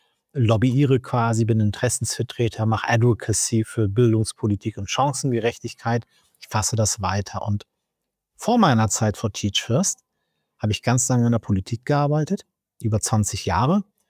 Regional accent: Bremen, Germany; ich komme aus Bremen

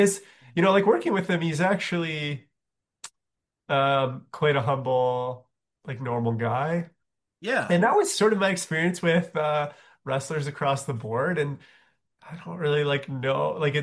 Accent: Calgary, Alberta, Canada; I grew up in Calgary, Alberta

